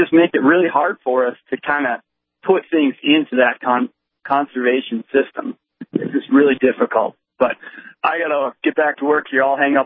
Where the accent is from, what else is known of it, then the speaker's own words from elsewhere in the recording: North Dakota, United States; You know, I'm from South Central North Dakota, and I go home every weekend and try to make the hay that's there.